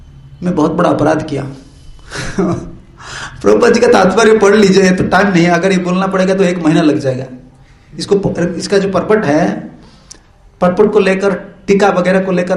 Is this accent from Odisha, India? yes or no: yes; Odisha, India; first language Odia; Hindi is a second language; मेरा हिंदी इतना शुद्ध नहीं है, मैं उड़िया आदमी हूं, बोल देता हूं ऐसा आप लोग की कृपा से, मेरा मैं तो पढ़ता नहीं हूं हिंदी, मैं बंगाली ज्यादा पढ़ता हूं